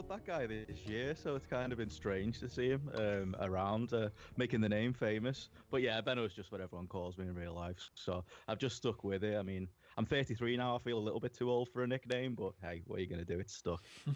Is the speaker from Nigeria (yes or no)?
no; United Kingdom; me being in the UK.